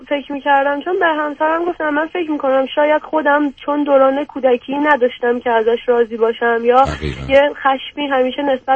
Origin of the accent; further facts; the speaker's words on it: Iran; تو ایران بزرگ شدم